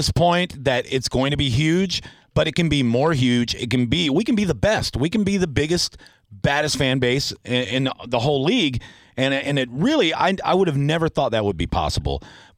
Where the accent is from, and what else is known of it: Tampa, Florida, United States; born or raised there